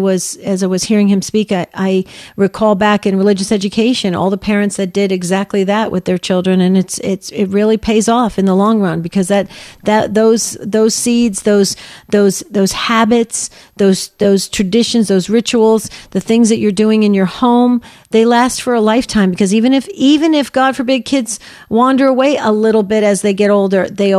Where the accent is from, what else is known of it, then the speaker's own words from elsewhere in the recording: New Jersey, United States; This is when I was growing up in New Jersey